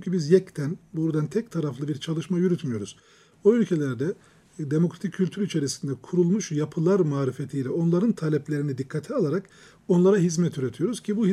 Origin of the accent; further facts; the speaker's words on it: Germany; benim ailem Almanya'da bir göçmen aileydi. Babam işçiydi Almanya'da. Çocukluğum orada geçti. İlkokulu orada okudum.